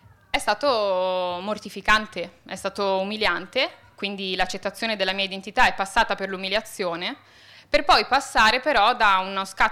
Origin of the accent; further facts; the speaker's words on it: Venice, Veneto, Italy; essendo io poi cresciuta in Italia e in particolar modo a Venezia.